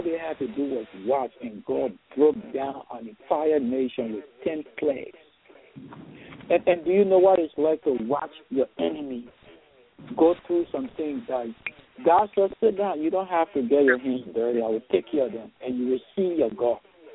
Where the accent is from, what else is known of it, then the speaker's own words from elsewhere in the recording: Liberia; I'm from Liberia, and it was during a civil war